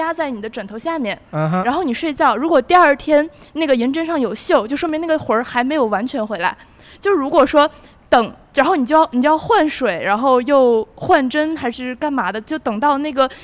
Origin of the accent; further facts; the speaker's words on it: Heilongjiang, China; 对，我也是黑龙江的